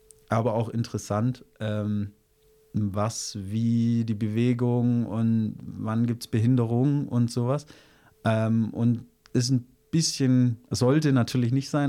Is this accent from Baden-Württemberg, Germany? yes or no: yes; Tettnang, Baden-Württemberg, Germany; Also, ich komme aus Tettnang, ist bei Friedrichshafen, Bodensee-Gegend.